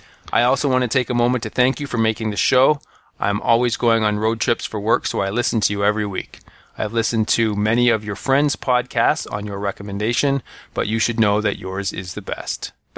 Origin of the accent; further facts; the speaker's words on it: Canada; as a Canadian in the States.